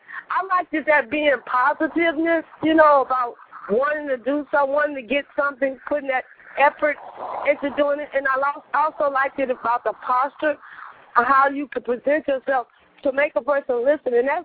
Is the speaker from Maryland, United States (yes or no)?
no; Chicago, Illinois, United States; now in Memphis, United States; My family is from – I'm from Chicago. But I'm down here in Memphis, and I'm enjoying this by myself, starting over.